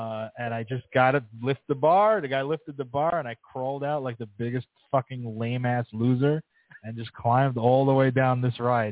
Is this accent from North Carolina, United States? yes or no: no; Brooklyn, New York, United States; So she wasn't from Brooklyn, so I was from Brooklyn, and she's like, what's there to do in Brooklyn?